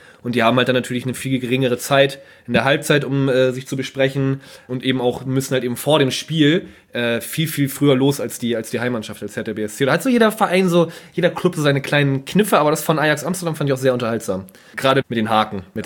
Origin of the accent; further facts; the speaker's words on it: Germany; Ja, wo kommst du denn her? Ja, aus Deutschland. Ah, dann kann ich ja endlich Deutsch reden.